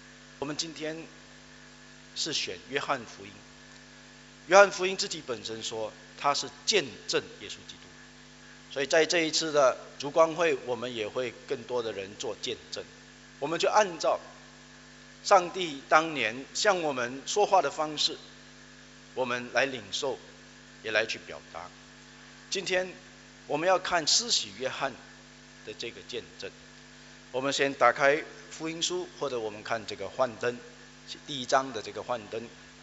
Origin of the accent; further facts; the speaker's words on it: China; 我们中国人的这个民族性格里面比较没有这一方面的习惯